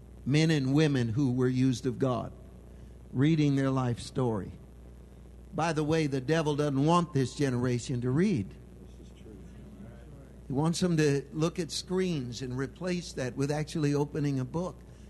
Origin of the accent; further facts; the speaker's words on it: California, United States; now in Texas, United States; I'm from California. I've got the expertise on liberals, believe me.